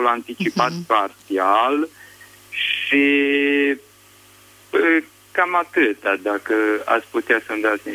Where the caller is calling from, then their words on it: Arad, Arad County, Romania; din Arad.